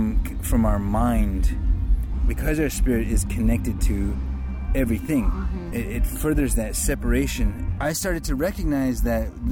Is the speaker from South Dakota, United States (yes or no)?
yes; South Dakota, United States; I was born as a Native American person. I lived on the reservation since birth. Mm-hmm. I was born in the Black Hills